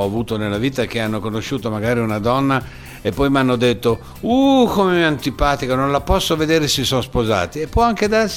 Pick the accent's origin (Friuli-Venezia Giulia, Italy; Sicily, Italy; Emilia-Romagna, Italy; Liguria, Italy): Emilia-Romagna, Italy; Formigine; born there; Io sono nato in un paesino, io sono nato a Formigine.